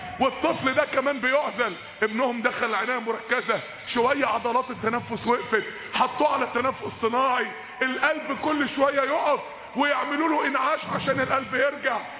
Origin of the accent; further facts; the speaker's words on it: Mansoura, Dakahlia, Egypt; عندنا في المنصورة برضو طفل